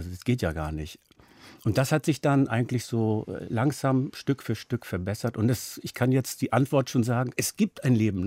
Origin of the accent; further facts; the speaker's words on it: Netherlands; Also ich bin zum Beispiel, ich bin Holländer, aber mit norddeutschem Hintergrund.